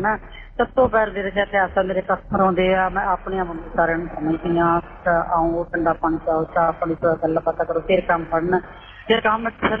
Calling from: Faridkot, Punjab, India; ਮੈਂ ਕਿਹਾ ਵੀ ਮੈਂ ਫਰੀਦਕੋਟ ਤੋਂ

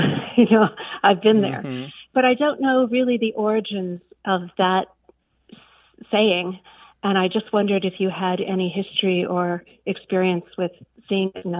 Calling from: Santa Cruz, California, United States; I'm calling from Santa Cruz, California, and I really enjoy your show.

